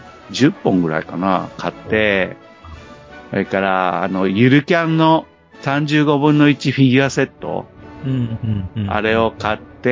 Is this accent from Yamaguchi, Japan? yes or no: yes; Yamaguchi, Japan; 僕、山口県人で、大きな川ってないんですよ。